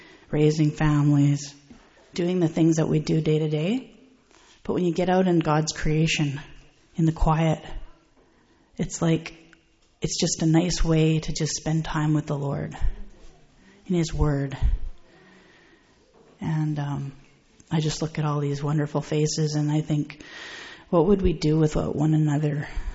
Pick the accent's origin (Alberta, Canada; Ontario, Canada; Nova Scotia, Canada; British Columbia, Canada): British Columbia, Canada; Victoria; I'm from Victoria, BC.